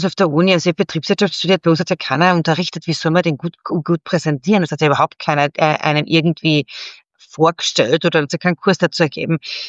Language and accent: German; Carinthia, Austria; now in Vienna, Austria; war in meinen ersten Wien-Jahren dann natürlich schwierig, nach Kärnten zurückzukommen, meinen Wiener Akzent, den was ich mir da angeeignet habe.